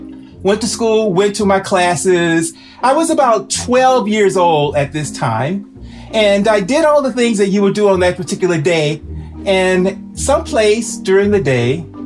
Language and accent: English; Houston, Texas, United States; now in Boston, United States; Hello, everybody. … I'm coming from Boston. I grew up in Houston, Texas, and I had a very normal life.